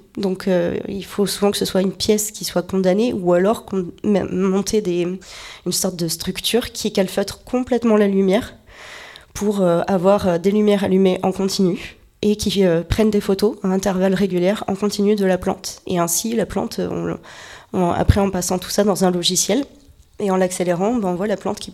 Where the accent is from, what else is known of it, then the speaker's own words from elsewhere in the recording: Sarlat, Nouvelle-Aquitaine, France; j'ai eu la chance de grandir à la campagne depuis toute petite. Je suis originaire de Sarlat, en Dordogne.